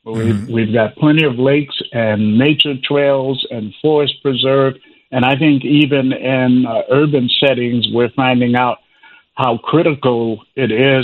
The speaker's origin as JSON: {"language": "English", "town": "Chicago", "region": "Illinois", "country": "United States", "tie": "born or raised there", "lives_now": "Lake County, United States", "said": "I was born and bred in the Chatham neighborhood in Chicago, and I came up here in Lake County in the 70s"}